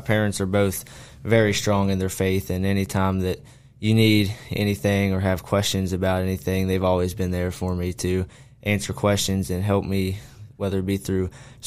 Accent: Broadway, Virginia, United States; Yeah, so I'm from Broadway, Timberville area, and I grew up outside hunting, fishing, and going to church

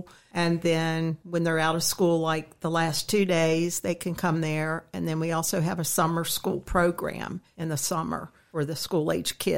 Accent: Keyseltown, Virginia, United States; Well, I was born and raised in Keyseltown, Virginia. Been there all my life

